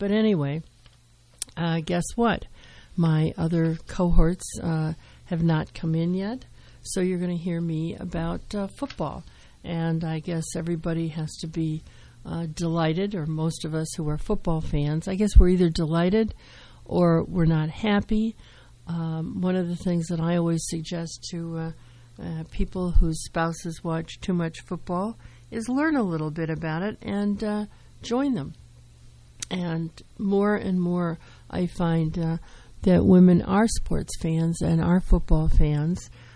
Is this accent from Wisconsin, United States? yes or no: yes; Wisconsin, United States; Growing up in Wisconsin, we had such great ice cream.